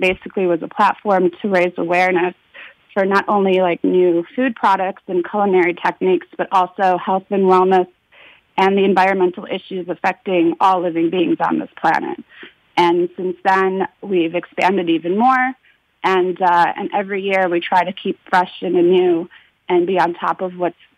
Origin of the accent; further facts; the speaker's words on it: Detroit, Michigan, United States; I grew up in Detroit, where they, at the time, they didn't even have, like, you know, ways to recycle.